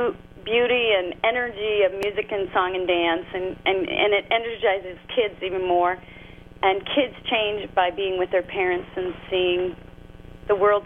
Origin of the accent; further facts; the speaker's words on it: St. Cloud, Minnesota, United States; Okay. I grew up in St. Cloud, Minnesota, so I'm a Midwesterner to the heart, and I grew up going up to northern Minnesota and Hackensack